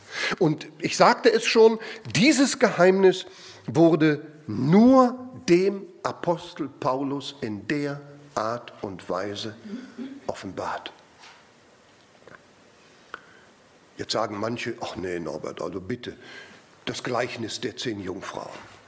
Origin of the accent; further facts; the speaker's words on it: Cologne, North Rhine-Westphalia, Germany; Ich komme aus dem Raum Köln.